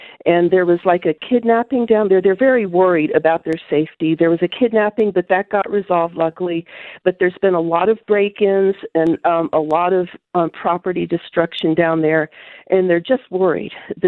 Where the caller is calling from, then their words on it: New Mexico, United States; Hi, guys. I'm from New Mexico